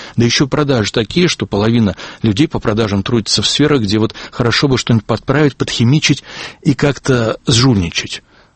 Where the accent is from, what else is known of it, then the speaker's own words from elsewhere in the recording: Saint Petersburg, Russia; мой взгляд в этом смысле никак не окрашен тем, что я именно петербуржец, а не ярославец или не пермяк